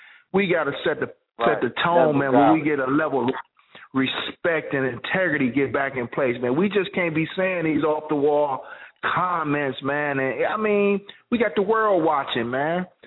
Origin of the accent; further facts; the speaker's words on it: Cleveland, Ohio, United States; Hey, matter of fact, I'm from Cleveland.